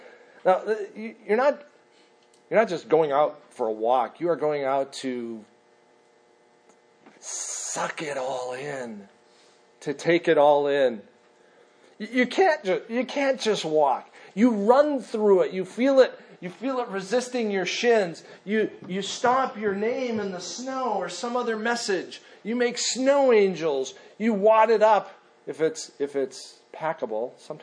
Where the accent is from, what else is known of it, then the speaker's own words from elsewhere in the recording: Minnesota, United States; I grew up in Minnesota, and one of the greatest, most wonderful things to do was to go out at night in the midst of a heavy snowfall.